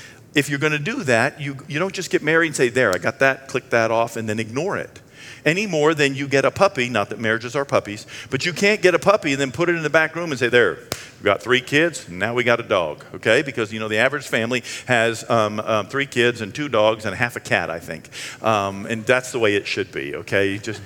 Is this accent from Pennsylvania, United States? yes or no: no; Bangor, Maine, United States; I'm not from Kentucky. I'm from Bangor, Maine. It's sacred up there too.